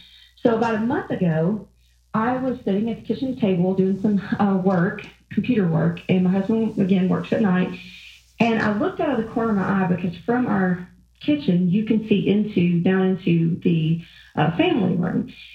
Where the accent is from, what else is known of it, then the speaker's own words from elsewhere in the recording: Georgia, United States; accent: Georgia; I'm from Georgia, if you can't tell from the accent.